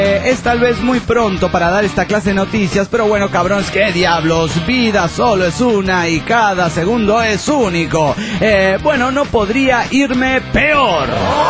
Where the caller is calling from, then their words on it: Toluca, State of Mexico, Mexico; desde Toluca, México.